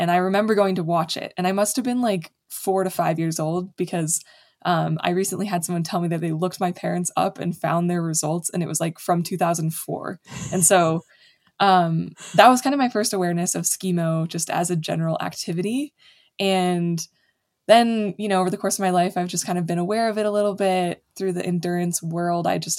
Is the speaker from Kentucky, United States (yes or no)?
no; Jackson, New Hampshire, United States; Everywhere from Spain to Italy to Switzerland to my hometown in Jackson and New Hampshire.